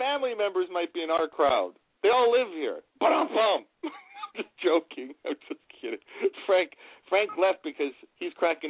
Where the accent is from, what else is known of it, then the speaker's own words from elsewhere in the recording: Canada; I'm a hometown boy. I'm a Canadian, you know, first